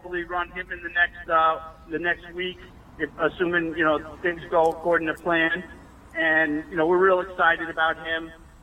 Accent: New York, United States; a kid growing up on Long Island and being a huge fan of the Black and Sherry

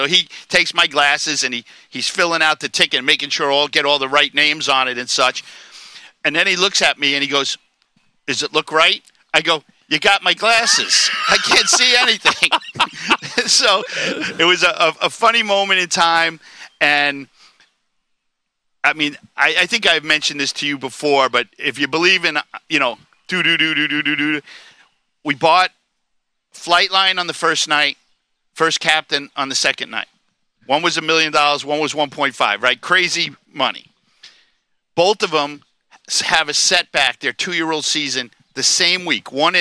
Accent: Long Island, New York, United States; being a New Yorker, a Long Island kid at Belmont Park

